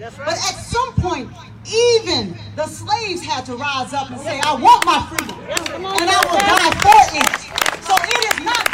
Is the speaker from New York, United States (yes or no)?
no; Champaign, Illinois, United States; I am from Champaign-Urbana.